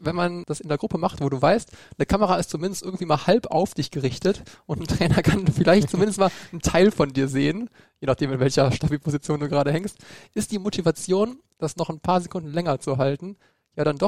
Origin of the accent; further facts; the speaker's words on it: North Rhine-Westphalia, Germany; wir müssen vielleicht sagen, wir kommen aus NRW